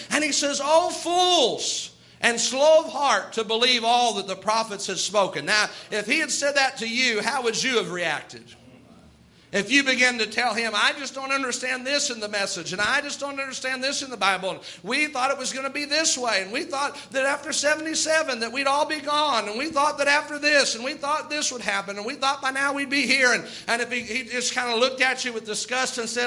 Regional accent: Jeffersonville, United States; And I said, I'm from Jeffersonville.

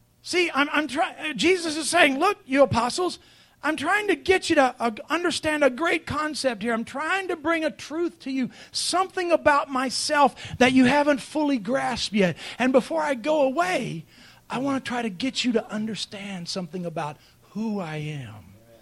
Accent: the South, United States; I'm from the South. We expect voluminous amens.

